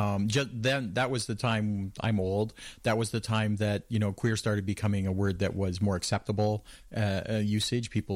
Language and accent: English; New Brunswick, Canada; moved away as an adult; also born or lived in Winnipeg; I grew up actually in New Brunswick, okay, in the 70s and the 80s, and then I moved to Winnipeg for university in the 80s.